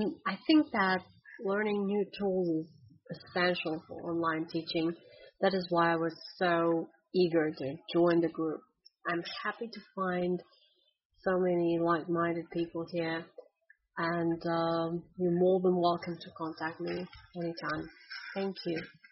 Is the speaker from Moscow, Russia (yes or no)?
yes; Moscow, Russia; first language Russian; English is a second language; now in Israel; I'm a teacher and a translator. Originally, I come from Moscow, but I've been living in Israel since 1999.